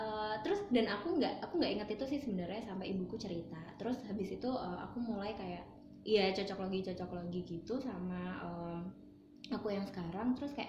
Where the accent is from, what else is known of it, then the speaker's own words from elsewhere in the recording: Java, Indonesia; yang dibesarkan di Jawa gitu.